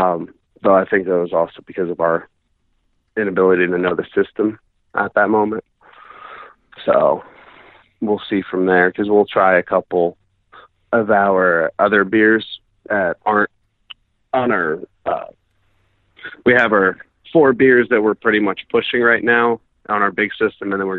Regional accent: New Jersey, United States; that was originally from my home state of New Jersey

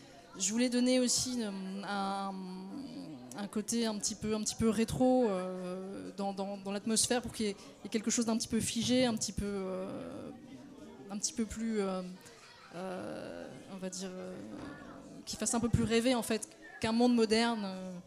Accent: Lille, Hauts-de-France, France; born there; Parce qu'en fait, je suis née à Lille.

